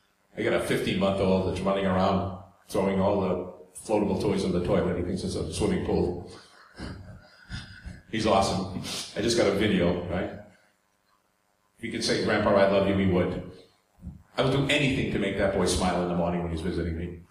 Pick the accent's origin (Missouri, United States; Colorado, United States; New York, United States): New York, United States; accent: New York; Hello. That's my New York accent.